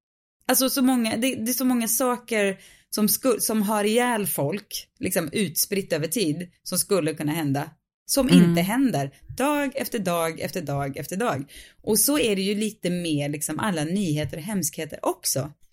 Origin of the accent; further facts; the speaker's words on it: Mariestad, Västra Götaland County, Sweden; i Mariestad, min hemstad.